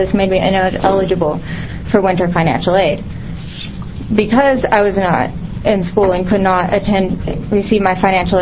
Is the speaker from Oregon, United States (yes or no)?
yes; Ashland, Oregon, United States; I grew up in Ashland.